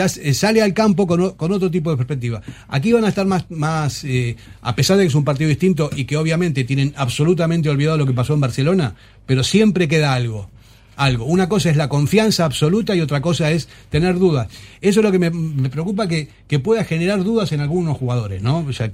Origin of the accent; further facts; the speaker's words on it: Argentina; now in Spain; yo soy argentino, tengo los genes ahí, todavía, a pesar de que llevo 40 y pico de años aquí